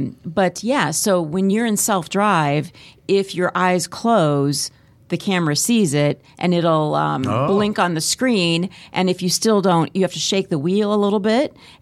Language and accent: English; Iowa, United States; I can't do it, man. I grew up in Iowa. There's corn sweat.